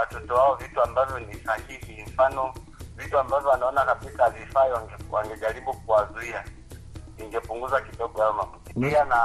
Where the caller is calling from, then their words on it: Mbeya, Tanzania; natokea Mbeya, Tanzania.